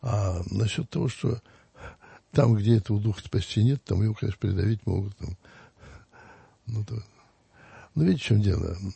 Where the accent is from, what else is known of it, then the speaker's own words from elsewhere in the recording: Zaraysk, Moscow Oblast, Russia; я родился в Зарайске. Моя родина.